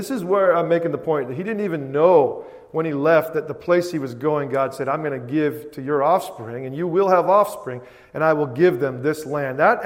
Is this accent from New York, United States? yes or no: no; Virginia, United States; born there; also born or lived in Germany / North Carolina; We moved different places, lived in Germany twice. You know, I was born in Virginia. We lived in North Carolina.